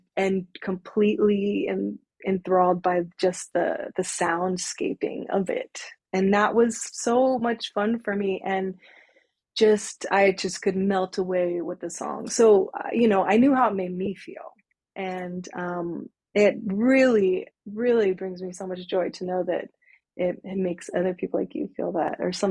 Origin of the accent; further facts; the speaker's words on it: Berkeley, California, United States; I grew up in Berkeley, okay